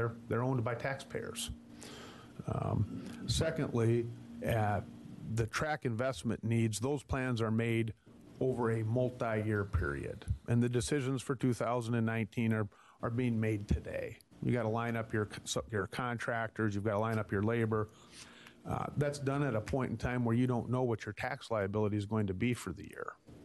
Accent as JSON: {"language": "English", "region": "South Dakota", "country": "United States", "tie": "born or raised there", "said": "originally a railroad based in my home state. And I recently completed serving 6 years in the South Dakota State Legislature"}